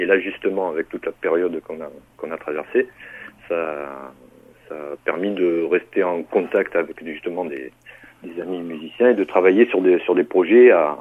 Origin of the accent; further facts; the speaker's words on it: Marseille, Provence-Alpes-Côte d'Azur, France; born there; Puis comme je suis né à Marseille, je tenais beaucoup à ce que ça se passe à Marseille